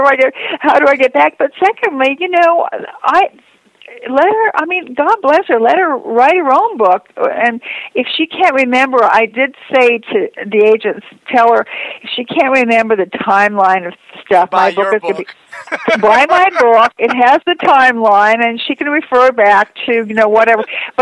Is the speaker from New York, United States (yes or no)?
yes; New York, United States; I'm a New Yorker who does go to LA.